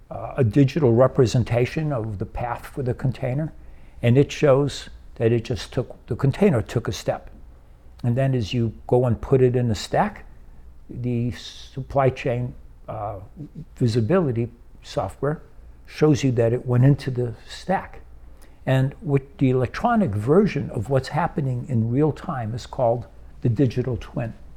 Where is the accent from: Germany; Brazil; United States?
Brazil; So fortunately, I grew up in Brazil. That's where I learned how to drive.